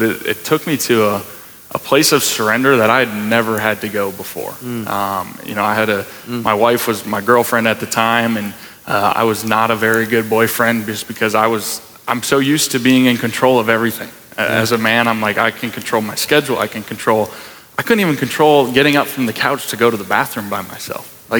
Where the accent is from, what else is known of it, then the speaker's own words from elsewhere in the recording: North Dakota, United States; as a person growing up in North Dakota. It's work, work, work, earn, earn, earn.